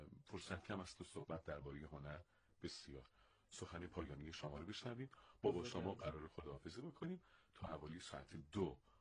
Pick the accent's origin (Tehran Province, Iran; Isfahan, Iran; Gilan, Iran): Isfahan, Iran; در حوزه اصالت سنجی هم که ما میگیم اصفهانی هستیم